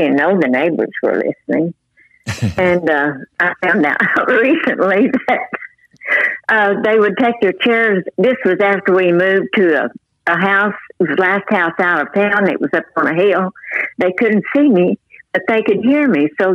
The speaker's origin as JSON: {"language": "English", "town": "Talihina", "region": "Oklahoma", "country": "United States", "tie": "born or raised there", "lives_now": "Clayton, United States", "said": "But I was born and raised in Tallahena, Oklahoma."}